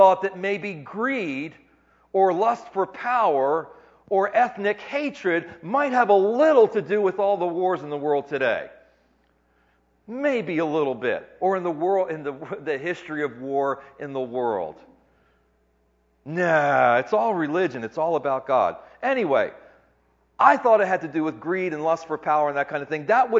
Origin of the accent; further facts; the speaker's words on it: United States; I'm starting to feel good that I'm an American.